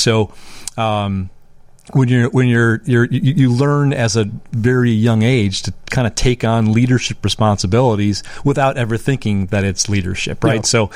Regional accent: Sturgeon Bay, Wisconsin, United States; I'm from Sturgeon Bay, Wisconsin.

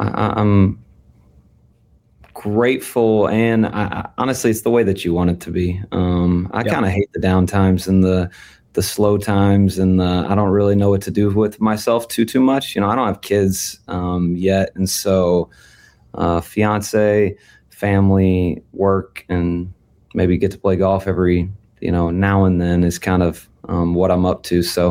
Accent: Knoxville, Tennessee, United States; I grew up in Knoxville, so used to the big kind of college town.

